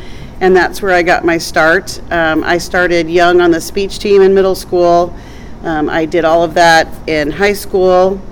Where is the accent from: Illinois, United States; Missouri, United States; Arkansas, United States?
Missouri, United States; Belton; I grew up in Belton, Missouri, which is a suburb of Kansas City. So usually when people ask, I say Kansas City.